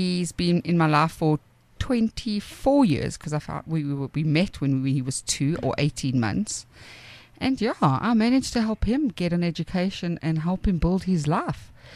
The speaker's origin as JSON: {"language": "English", "town": "Cape Town", "region": "Western Cape", "country": "South Africa", "said": "Yeah, well, I'm from Woodstock, eh? My office is in Woodstock."}